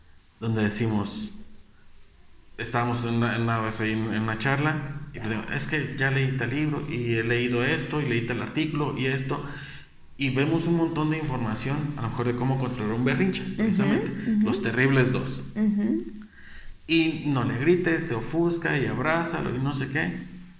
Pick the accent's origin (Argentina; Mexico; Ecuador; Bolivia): Mexico; Y incluso como mexicanos tenemos un dicho, ¿no?